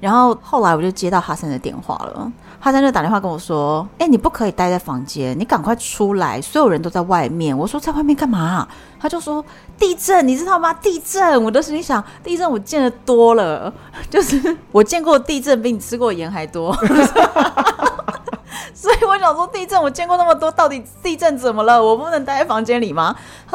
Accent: Taiwan; 所以以我们台湾人常常

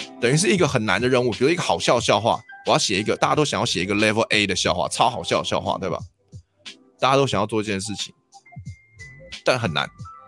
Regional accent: Taiwan; 至少18、19年，我一个台湾人还在那边混吃混喝，我还能够赚到钱。

